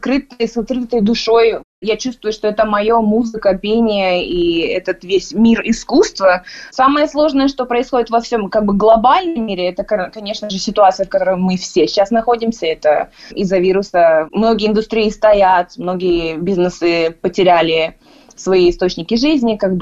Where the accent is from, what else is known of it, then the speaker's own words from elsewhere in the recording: Almaty, Kazakhstan; now in Toronto, Canada; Я сама родом из Алматы. Мои родители встретились там, дети родились в Алмате, и как бы я закончила среднюю школу в Алмате.